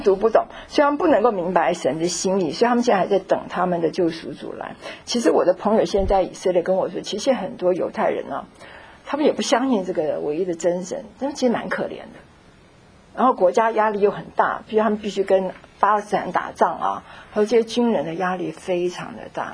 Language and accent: Chinese; China